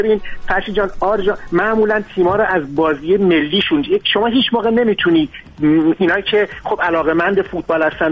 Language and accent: Persian; Iran; همه ما ایرانی هستیم